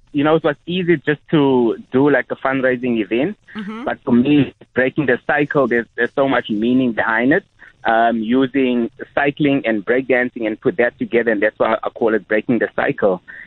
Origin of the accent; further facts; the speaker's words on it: Cape Town, Western Cape, South Africa; Born in Cape Town, born and bred in Cape Town. Started out in the Cape Flats, being part of Rastafari Cup and … That's where my roots are coming from, yes.